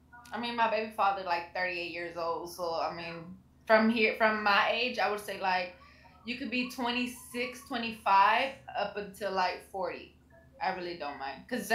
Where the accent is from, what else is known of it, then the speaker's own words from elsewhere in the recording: Watts, California, United States; I'm from Watts, California. I'm 27 years old.